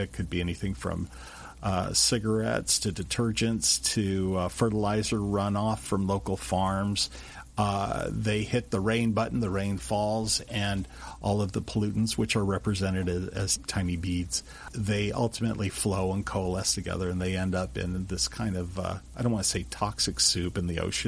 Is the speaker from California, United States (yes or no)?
yes; Los Angeles, California, United States; You know, I grew up here in Los Angeles like you, Don